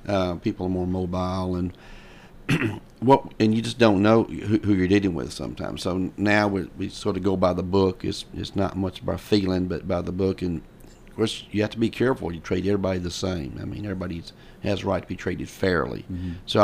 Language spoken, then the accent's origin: English; Tennessee, United States; from when you and I were here growing up in Rutherford County, it was a lot different.